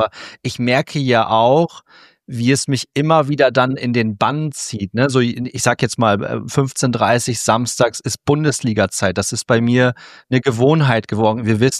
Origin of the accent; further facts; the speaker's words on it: Lower Saxony, Germany; Ich bin ja im Norden groß geworden, unweit von Bremen.